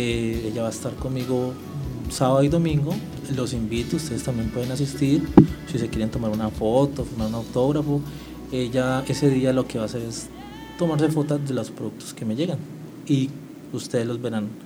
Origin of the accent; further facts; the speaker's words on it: Villavicencio, Meta, Colombia; born there; nací el 15 de abril de 1981 en la ciudad de Villavicencio, estoy próximo a cumplir 35 años.